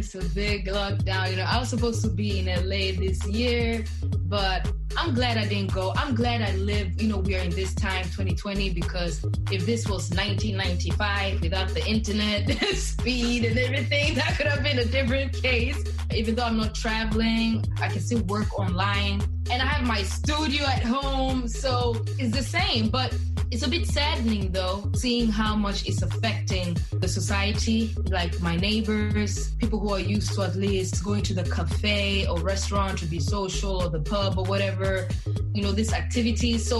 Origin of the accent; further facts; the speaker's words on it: Kenya; first language Kikuyu; English is a second language; So Kikuyu is my native language.